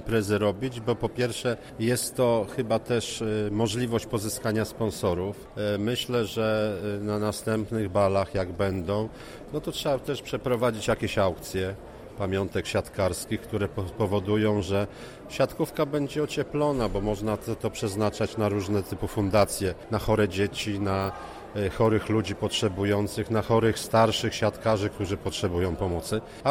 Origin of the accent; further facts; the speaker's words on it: Ostrowiec Świętokrzyski, Świętokrzyskie Voivodeship, Poland; Ja też pochodzę z mniejszego miasta, z Ostrowca Świętokrzyskiego